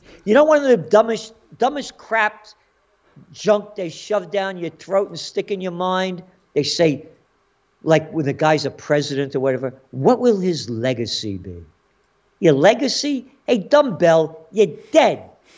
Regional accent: Bronx, New York, United States; born there; and I was born in the Bronx, so I was born to be free.

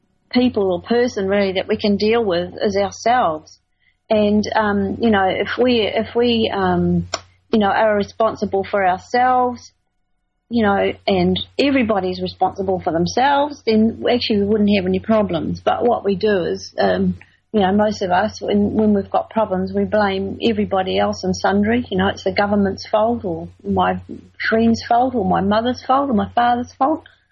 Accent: New Zealand; also born or lived in England; I was born in England, and I grew up in New Zealand

